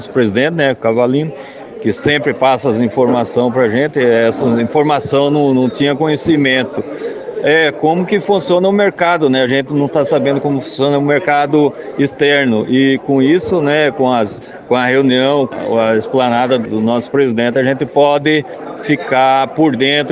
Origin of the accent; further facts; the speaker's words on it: Paraná, Brazil; Nós que somos aqui do Paraná